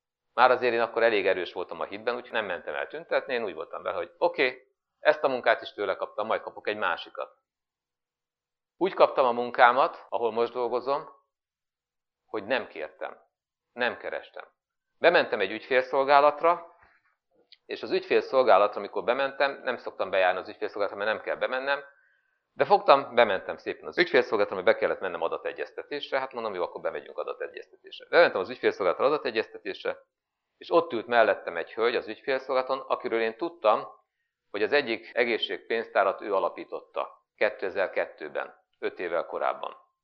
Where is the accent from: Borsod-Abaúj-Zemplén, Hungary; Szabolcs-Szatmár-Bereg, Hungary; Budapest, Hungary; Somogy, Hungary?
Borsod-Abaúj-Zemplén, Hungary; Miskolc; miután én miskolci vagyok, hát akkor nézzünk meg Miskolcon, vannak-e munkahelyek.